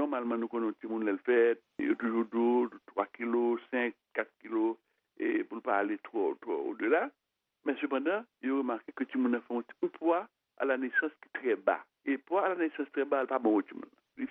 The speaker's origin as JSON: {"language": "French", "country": "Haiti"}